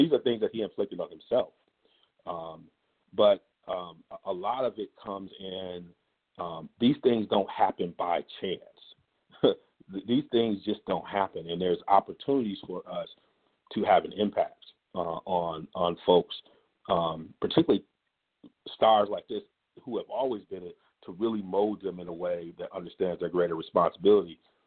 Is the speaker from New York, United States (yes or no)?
no; Ann Arbor, Michigan, United States; I grew up in Ann Arbor, Michigan fan, love Brady